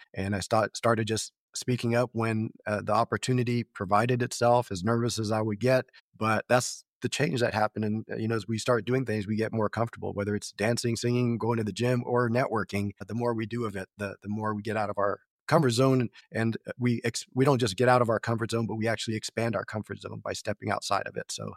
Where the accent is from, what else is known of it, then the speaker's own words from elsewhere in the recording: Pasadena, California, United States; also born or lived in Marina Del Rey / Covina; grew up in the Los Angeles area. And for those familiar with that, I grew up in Pasadena, parts of LA, and Marina Del Rey later on, and Covina, just different parts of basically Southern California right around Los Angeles.